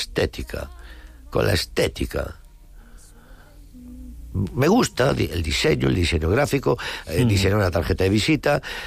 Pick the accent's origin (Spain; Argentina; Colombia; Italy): Spain; A Coruña, Galicia; Yo, porque soy del deporte, porque soy de Coruña.